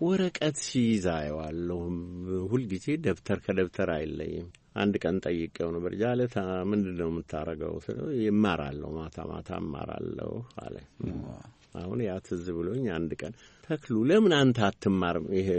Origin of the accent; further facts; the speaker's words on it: Addis Ababa, Ethiopia; እኔ የተወለድኩት አዲስ አበባ ፊት በር ከሚባለው ቦታ ነው። ነሐሴ 30 ቀን 1930 ዓመተ ምህረት ነው የተወለድኩት። እድገቴም አዲስ አበባ ውስጥ ነው።